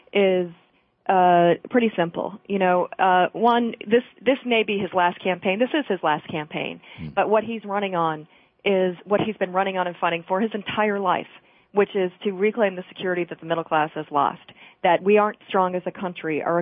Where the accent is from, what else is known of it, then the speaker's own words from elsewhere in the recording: Massachusetts, United States; You know, I'm from Massachusetts. I remember when he was governor.